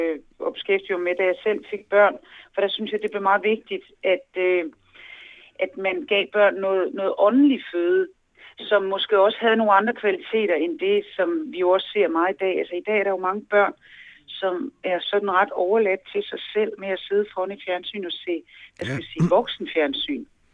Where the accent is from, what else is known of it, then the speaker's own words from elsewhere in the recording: Central Denmark Region, Denmark; now in Copenhagen, Denmark; Altså, det gjorde et stort indtryk på mig. Og det tror jeg da også, det gjorde rundt omkring, hvor man kom der i Vestjylland, hvor jeg voksede op. Men jeg har ikke noget billede af, hvordan det så var herovre på Sjælland, hvor jeg jo selv bor nu i København.